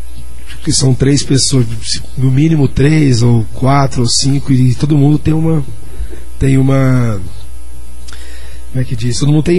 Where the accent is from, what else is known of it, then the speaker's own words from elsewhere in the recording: Uberlândia, Minas Gerais, Brazil; now in Berlin, Germany; sou de Uberlândia, Minas Gerais, mas atualmente moro em Berlim, Alemanha.